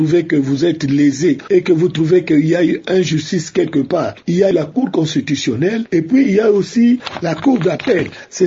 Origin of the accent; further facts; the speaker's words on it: DR Congo; nous sommes tous des Congolais.